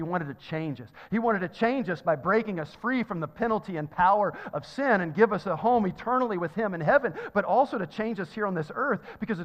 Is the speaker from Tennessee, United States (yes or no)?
yes; Walnut Grove, Tennessee, United States; I told you I'm from Tennessee, and I went to school at a small elementary school in Walnut Grove, Tennessee.